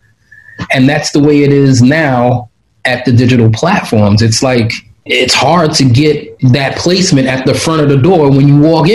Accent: Brooklyn, New York, United States; But, yeah, I was born and raised in Coney Island, Brooklyn.

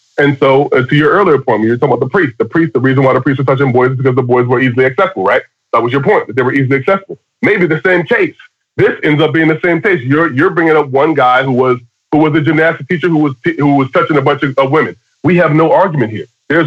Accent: Miami, Florida, United States; also born or lived in New York / Los Angeles; now in Dallas, United States; I grew up in Miami, Florida. I was born in New York. I lived in L.A. 10 years. I'm telling you, I'm in Dallas, Texas now.

